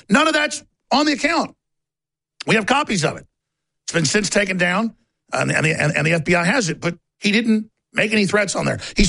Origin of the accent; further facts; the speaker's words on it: Austin, Texas, United States; from Austin, Texas.